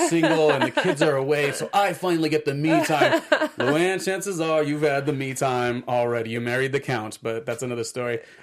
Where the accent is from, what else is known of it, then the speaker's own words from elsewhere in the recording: California, United States; I'm an original Californian who really belongs in New York at all times.